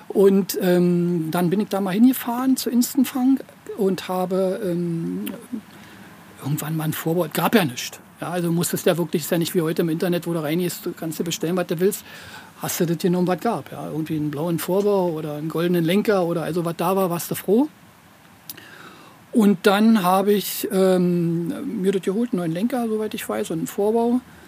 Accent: Berlin, Germany; und ich bin in Tempelhof groß geworden

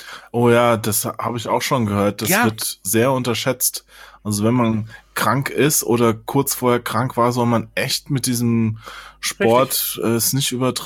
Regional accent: Hesse, Germany; weil der ist ja auch in Hessen aufgewachsen, da wo ich aufgewachsen bin, in dem kleinen Dorf

